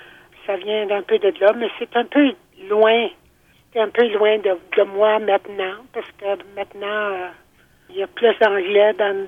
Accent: Manitoba, Canada; moved away as an adult; also born or lived in Calgary / Edmonton; Ben, j'ai vécu un peu à Calgary, à Edmonton, différents endroits un peu, mais maintenant, quand je suis venue de Manitoba, j'avais 19 ans.

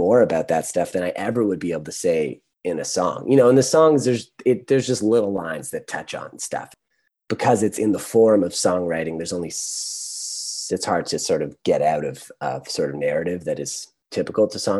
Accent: Toronto, Ontario, Canada; I grew up in Toronto, born and raised in Toronto, and grew up all over the city.

